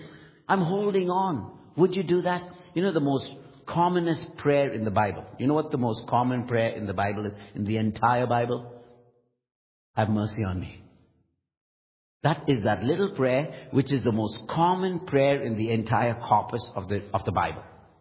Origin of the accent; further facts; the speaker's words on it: India; I'm from India. And I live with Brahmins. I live with Muslims.